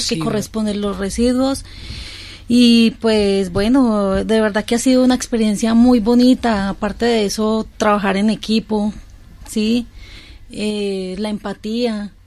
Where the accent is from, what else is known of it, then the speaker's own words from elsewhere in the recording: Colombia; now in Spain; Yo soy de Colombia.